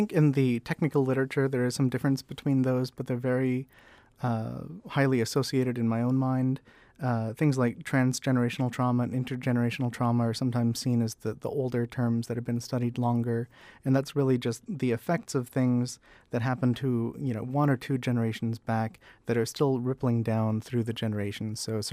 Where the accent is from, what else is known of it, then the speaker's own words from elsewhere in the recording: Hoonah, Alaska, United States; So like in growing up in Hoonah, I was exposed to my own family's struggled with alcohol